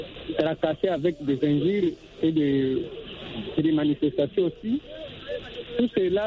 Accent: Eastern DRC, DR Congo; Même à l'Est, nous de l'Est, n'a rien fait pour nous. Nous sommes de l'Est.

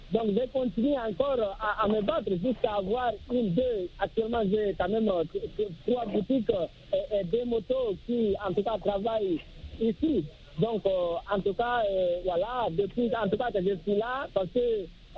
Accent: Guinea; now in Cameroon

